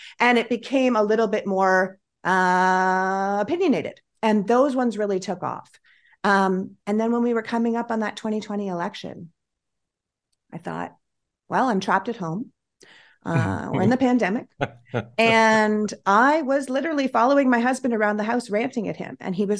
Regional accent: Toronto, Ontario, Canada; also born or lived in New York; now in United States; But I moved here for what America promised. And then I was living in New York. I moved originally from Toronto to New York, and I was there during 9/11.

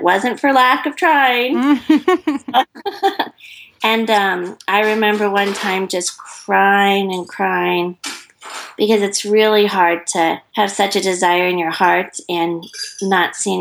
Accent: United States; now in Europe; But I'm an American living in Europe, so it was a lot more difficult.

